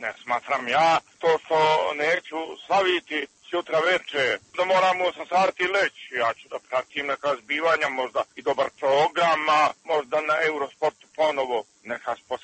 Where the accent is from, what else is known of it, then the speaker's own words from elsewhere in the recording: Montenegro; iz Crne Gore ne slavim novu godinu po gregorijanskom kalendaru